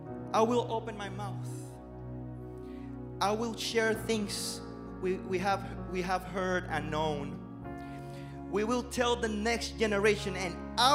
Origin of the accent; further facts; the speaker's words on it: Puerto Rico; My personal testimony, I'm from Puerto Rico. If you don't know, I'm from Puerto Rico. I'm Puerto Rican.